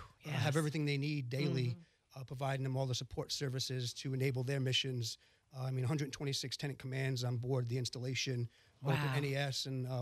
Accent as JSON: {"language": "English", "region": "Massachusetts", "country": "United States", "tie": "born or raised there", "also_born_or_lived": "Newport, Rhode Island", "said": "Initially, I'm from Massachusetts."}